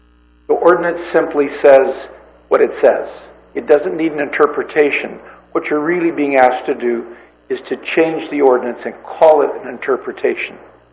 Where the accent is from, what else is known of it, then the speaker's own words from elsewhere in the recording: Nipomo, California, United States; I'm from Napomo, and I'm chair of the RAC.